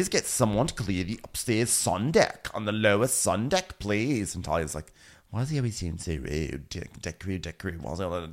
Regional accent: Tasmania, Australia; I'm from Australia. Close. I'm actually raised in Tasmania.

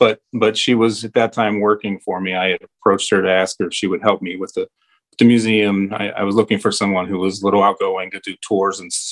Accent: Pittsburgh, Pennsylvania, United States; that one movie, Night of the Living Dead, in 1968, filmed in my hometown. And I've always wanted to give the credit to Pittsburgh and that town

